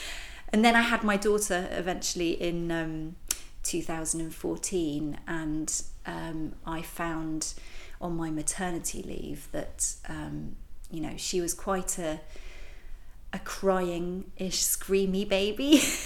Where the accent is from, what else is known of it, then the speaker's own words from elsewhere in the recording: London, United Kingdom; I grew up near the river in southwest London